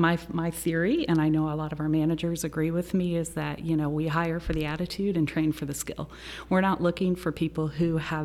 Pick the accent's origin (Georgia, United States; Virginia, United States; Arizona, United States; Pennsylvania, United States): Arizona, United States; also born or lived in Tennessee; now in Durham, United States; Even though I'm from Arizona, North Carolina is home to me now.